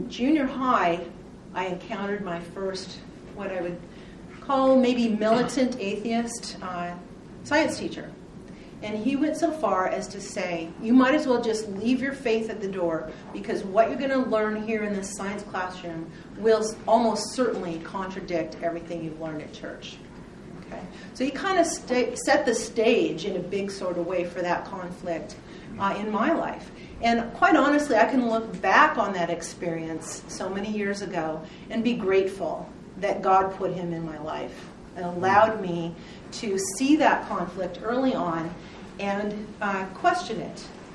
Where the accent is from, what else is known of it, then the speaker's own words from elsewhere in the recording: Pacific Northwest, United States; I grew up in the Pacific Northwest, lived in a Christian home, went to church and Sunday school from a very early age.